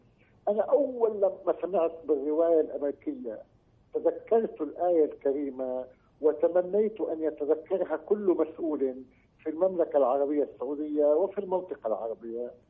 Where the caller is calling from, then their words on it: Beirut, Beirut Governorate, Lebanon; وأنا أتكلم معك من بيروت حيث شهدنا كل أنواع الصراعات